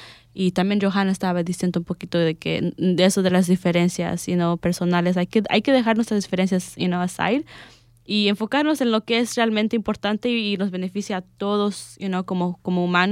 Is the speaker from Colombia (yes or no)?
yes; Colombia; also born or lived in Puerto Rico; now in United States; siento una persona colombiana que ha vivido en Puerto Rico, con diferente gente, you know, sí, igual somos latinos, hispanos, pero hacemos diferente cultura y aún así podemos estar ahí en solidaridad y después de ahí venir aquí a los Estados Unidos